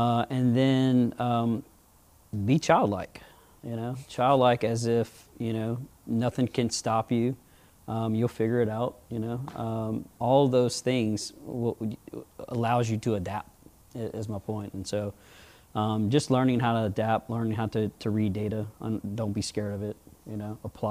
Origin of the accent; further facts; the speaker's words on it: Louisiana, United States; Now I walk in a crowd, very proud, put my cowboy boots on, you know, show them that I'm from Louisiana, and for some reason, people love that.